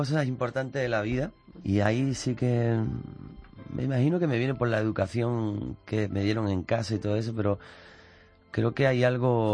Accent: Isla Cristina, Andalusia, Spain; vengo de Isla Cristina, pueblecito de Huelva, pueblo marinero.

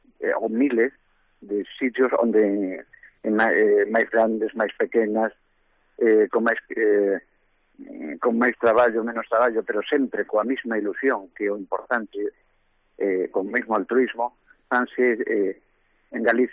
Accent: Vigo, Galicia, Spain; non sei se eu son de Vigo, meu pai era de Ponteareas

